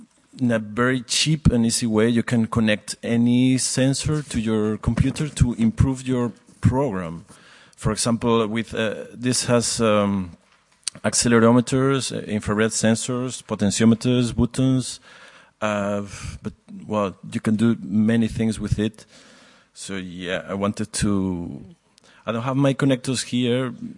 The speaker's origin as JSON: {"language": "English", "country": "Spain", "second_language": "English", "lives_now": "Berlin, Germany", "said": "I came from Spain, but I live here in Berlin."}